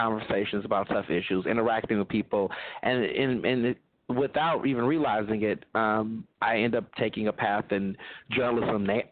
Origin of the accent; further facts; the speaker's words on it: Houston, Texas, United States; also born or lived in Chicago; I was born in Chicago, and I grew up in Houston, Texas.